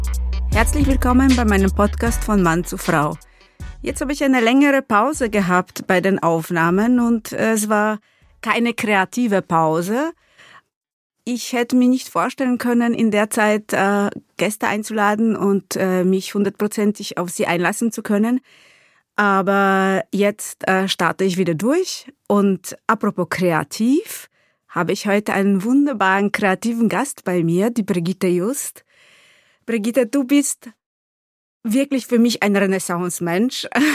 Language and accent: German; Poland; now in Austria; Ich finde, das ist fast ein bisschen eine nationale Sache, weil zum Beispiel bei uns in Polen ist dieser Schuh, also was man trägt und wie man trägt, irgendwie ganz präsent. Also in Österreich habe ich das jetzt nicht so wahrgenommen